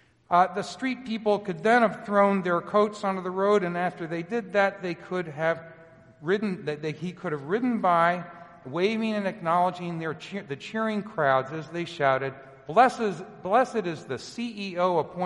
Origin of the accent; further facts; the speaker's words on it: New Jersey, United States; accent: New Jersey; now in Richmond, United States; I'm not really from the South. That's why I don't speak with a great, wonderful accent like that. I speak with a New Jersey accent.